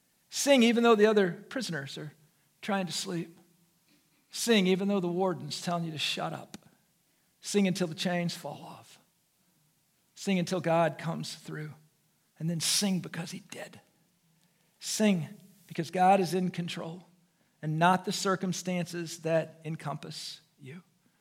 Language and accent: English; United States; I needed to realize that as an American, I have a right to stand in public space.